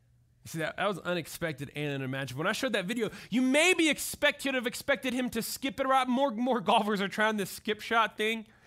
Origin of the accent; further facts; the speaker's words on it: Georgia, United States; Again, we came from Georgia, and you know, it's a big deal in Georgia, the Masters are.